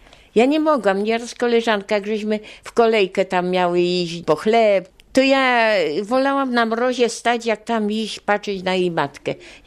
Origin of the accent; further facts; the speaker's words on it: Sosnowiec, Silesian Voivodeship, Poland; mam 82 lata. Urodziłam się w Sosnowcu, wychowywałam się w Sosnowcu.